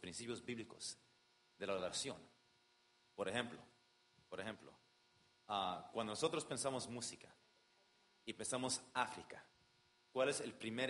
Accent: Cuba; antes de que yo soy cubano

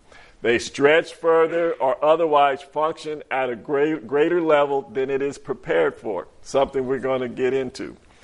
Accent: Monticello, Georgia, United States; from Monticello, Georgia. I am presently not farming, but we have had gardens. But my family and I have bought a farm in Virginia. And this summer, we will be moving to Virginia.

